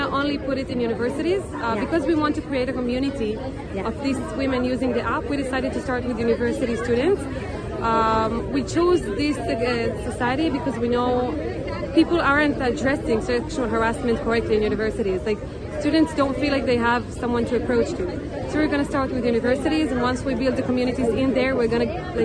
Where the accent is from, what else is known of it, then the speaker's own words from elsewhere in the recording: Haifa, Haifa District, Israel; I'm from Haifa.